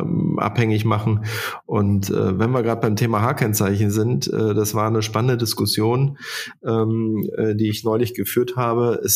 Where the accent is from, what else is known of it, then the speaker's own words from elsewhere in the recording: Berlin, Germany; als Berliner